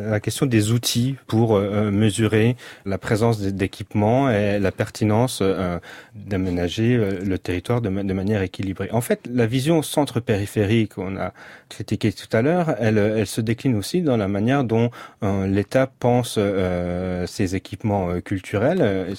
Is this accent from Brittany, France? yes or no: no; Grand Est, France; born there; je suis né dans les Vosges et que ça a forgé d'une certaine façon une forme d'attachement aux espaces ruraux.